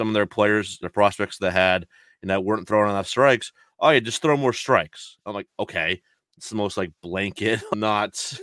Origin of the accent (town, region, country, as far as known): New England, United States